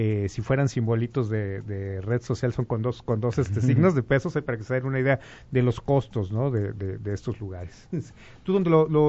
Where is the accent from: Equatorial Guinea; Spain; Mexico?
Mexico; así como nosotros cuando vamos fuera de México aportamos a otras culturas